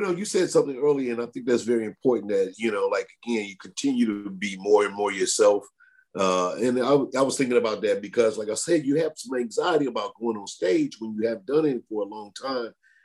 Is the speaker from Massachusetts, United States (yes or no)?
no; St. Louis, Missouri, United States; he's in my hometown of St. Louis this past weekend performing.